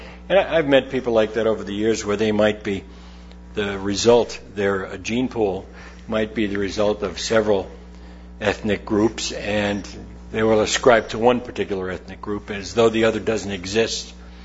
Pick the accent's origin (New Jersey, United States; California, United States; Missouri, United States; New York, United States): New York, United States; Growing up in New York, I was exposed to other individuals from many different ethnic backgrounds